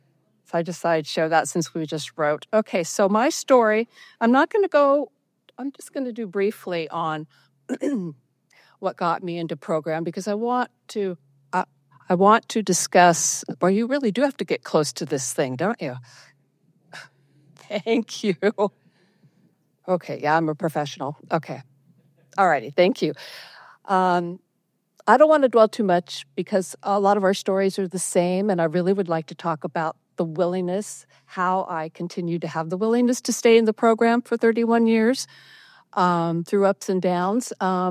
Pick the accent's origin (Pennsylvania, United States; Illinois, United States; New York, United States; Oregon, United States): Oregon, United States; Gresham; I am from Gresham, Oregon.